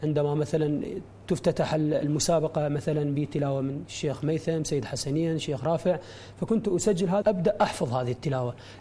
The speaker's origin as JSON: {"language": "Arabic", "region": "Al-Muthanna Governorate", "country": "Iraq", "said": "من محافظة المثنى من مواليد 1991."}